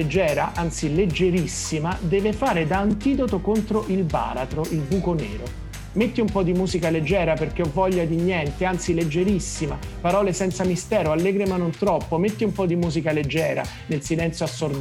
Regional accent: Messina, Sicily, Italy; visto che sono siciliani e che della mia città, Messina

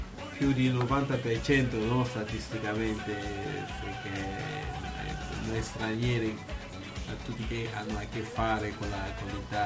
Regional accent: Kinshasa, DR Congo; now in Perugia, Italy; io vengo da Kinshasa sono tantissimi stranieri e quindi a Perugia è un po' molto particolare

